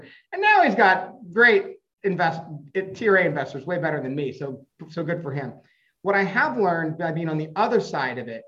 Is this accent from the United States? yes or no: yes; Chico, California, United States; I grew up in Chico. My company was in Chico. You know, my life was basically spent in Chico, which is, you know, 3 hours from the Valley.